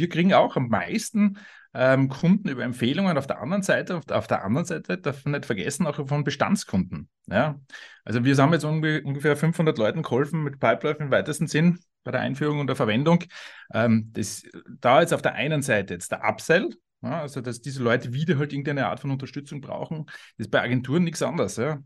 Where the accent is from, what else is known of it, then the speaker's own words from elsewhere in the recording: Austria; ich habe vor vielen Jahren in meiner Heimat Österreich Jus studiert.